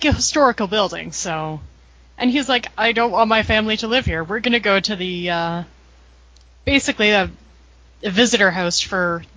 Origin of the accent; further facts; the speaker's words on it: Ontario, Canada; I'm from Southern Ontario, motherfucker.